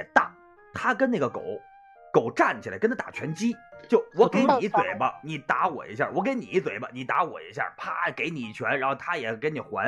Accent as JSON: {"language": "Chinese", "town": "Pinggu", "region": "Beijing", "country": "China", "tie": "born or raised there", "said": "我小的时候在平谷农村，当时平谷农村就是一到晚上小男孩嘛跟同村的几个小孩啊一块玩"}